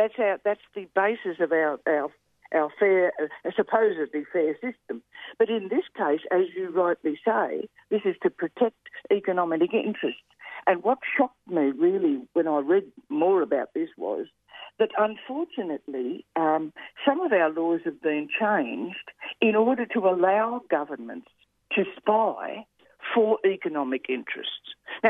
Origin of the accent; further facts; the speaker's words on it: Australia; I love being an Australian in a sense, really.